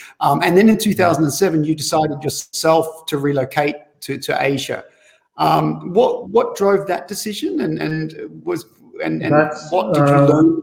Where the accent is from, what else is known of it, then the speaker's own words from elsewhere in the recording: Australia; I'm Australian, so, you know, Italian English is my second language.